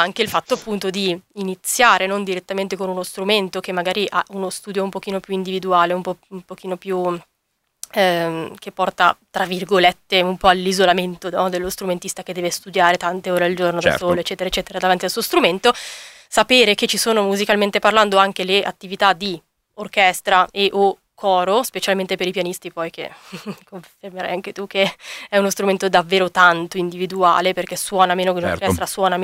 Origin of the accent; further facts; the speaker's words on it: Alessandria, Piedmont, Italy; che io sono di Alessandria, ho fatto il conservatorio là all'inizio